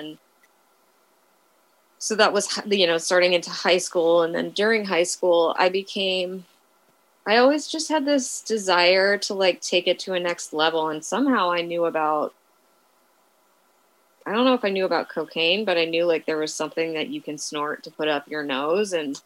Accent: Menlo Park, California, United States; I grew up in California and on the peninsula in Menlo Park.

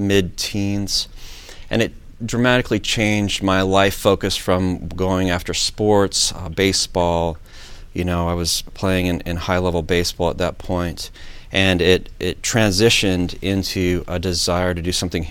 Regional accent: Langley, British Columbia, Canada; now in Chattanooga, United States; I'm here in Chattanooga, Tennessee, and originally from British Columbia, Canada.

